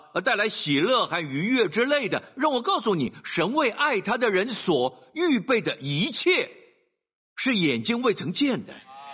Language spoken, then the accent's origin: Chinese; Singapore; 我们新加坡人喜欢说 Paisei